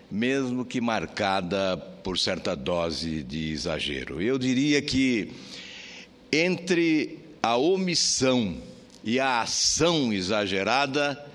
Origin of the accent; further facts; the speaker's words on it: Paraná, Brazil; lá no meu estado do Paraná